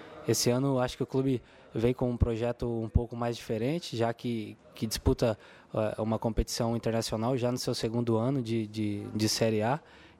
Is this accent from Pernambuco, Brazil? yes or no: no; São Paulo, Brazil; tenho 28 anos, sou natural de São Paulo.